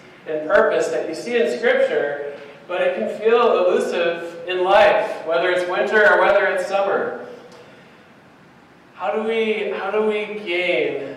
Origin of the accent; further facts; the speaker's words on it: Wisconsin, United States; born there; I was born in Wisconsin, but I keep telling people my body is more suited for Texas